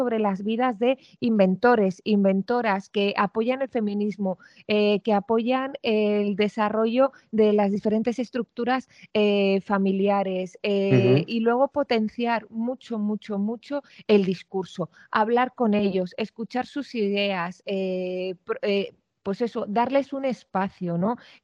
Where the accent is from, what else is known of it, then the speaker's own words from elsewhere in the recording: Valladolid, Castile and León, Spain; also born or lived in Arévalo; yo nací en Valladolid y, bueno, realmente en Arévalo, pero me crié en Valladolid. Es que me gusta mucho decirlo, que yo nací en Arévalo. un pueblo maravilloso.